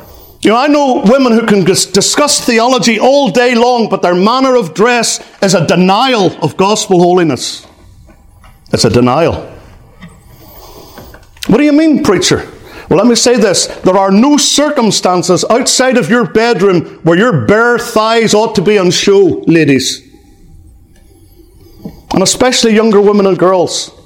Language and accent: English; Northern Ireland, United Kingdom; my home country in Northern Ireland.